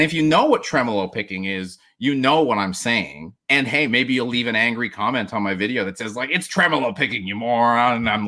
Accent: Canada; as a Canadian

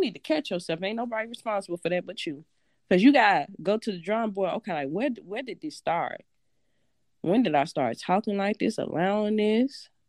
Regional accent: Chicago, Illinois, United States; I'm from Chicago. Born and raised. I don't care where I've been stationed at. Chicago to the bone.

